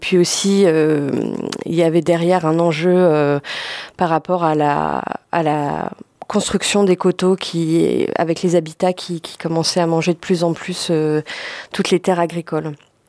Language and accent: French; Loire Valley, France; j'y ai souvent fait les vendanges assez jeune dans ma région d'origine, le long de la Loire